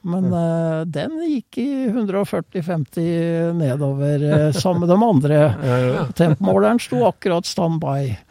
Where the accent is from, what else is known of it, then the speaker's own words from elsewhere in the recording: Fredrikstad, Østfold, Norway; det en kar I Fredrikstad der jeg kommer fra